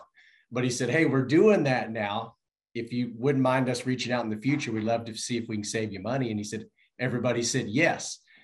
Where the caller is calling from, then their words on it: Knoxville, Tennessee, United States; Hey, I am in Knoxville. I'm right over the road here.